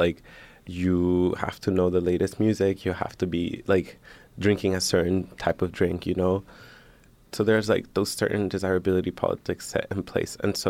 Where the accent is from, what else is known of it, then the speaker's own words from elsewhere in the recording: Washington, District of Columbia, United States; So Adam is Belizean and Black American, and I'm Honduran, but I grew up in Washington, D.C.